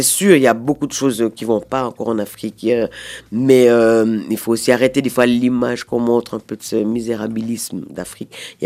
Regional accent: La Chaux-de-Fonds, Neuchâtel, Switzerland; j'ai des très bons souvenirs de la Chaux-de-Fonds, de mon enfance à la Chaux-de-Fonds.

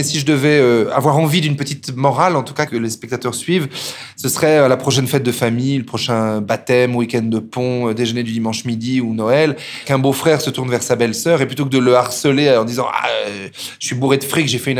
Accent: Paris, Île-de-France, France; Moi, je suis Parisien moi-même

